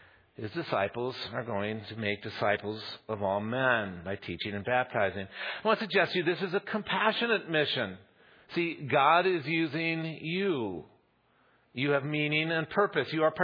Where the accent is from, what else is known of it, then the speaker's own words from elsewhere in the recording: Goshen, Indiana, United States; now in Pittsburgh, United States; I came from Indiana, from a little town, Goshen, and I came to Pittsburgh.